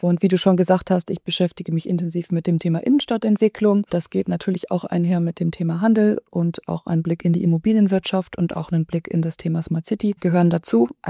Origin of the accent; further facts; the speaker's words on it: North Rhine-Westphalia, Germany; born there; also born or lived in Münster / Heidelberg / Stockholm; komme gebürtig aus dem Ruhrgebiet